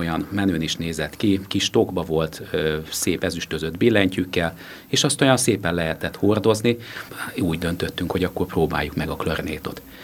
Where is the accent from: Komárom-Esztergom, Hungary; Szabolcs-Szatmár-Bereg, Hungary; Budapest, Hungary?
Komárom-Esztergom, Hungary; Tata; born there; Én Tatán születtem egyébként